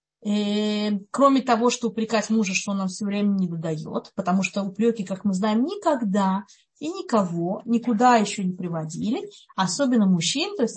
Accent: Russia; now in Beitar Illit, Israel; особенно мы, как бы выходцы из России, из СНГ

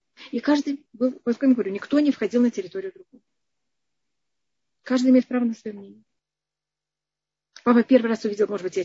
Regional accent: Tashkent, Uzbekistan; Я росла в Ташкенте

